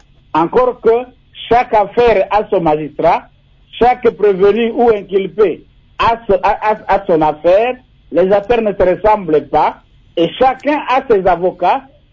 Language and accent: French; DR Congo; ici chez nous en RDC